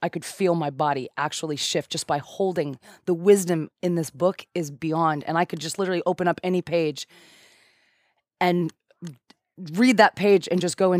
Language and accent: English; United States; And that's what it has to be for me because, you know, I'm American. I want results.